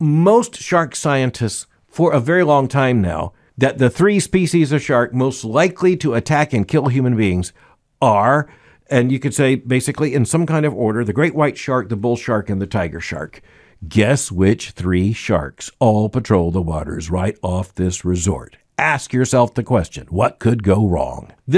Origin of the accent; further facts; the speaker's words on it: Florida, United States; I grew up in Florida.